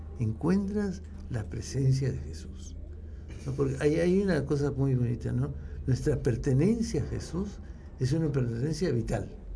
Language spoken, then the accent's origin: Spanish; Lima, Peru; yo he sido dramáticamente asmático de niño, como buen limeño, ¿no?